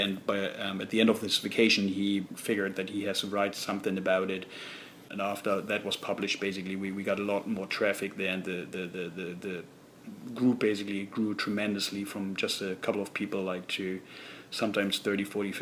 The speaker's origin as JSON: {"language": "English", "country": "Germany", "tie": "born or raised there", "moved": "yes", "lives_now": "New York, United States", "said": "Hi, this is … also an FC St. Pauli fan, born and raised near Hamburg in Germany. I've been living in New York since 2005, and I just love it here. The part in Germany where I grew up in northern Germany was very rural"}